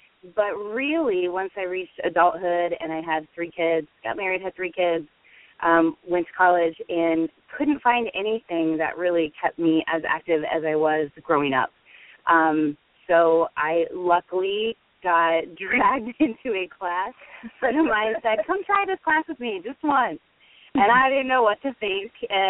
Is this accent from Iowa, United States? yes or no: yes; Ankeny, Iowa, United States; I grew up here in Ankeny, Iowa, and grew up in the gymnastic club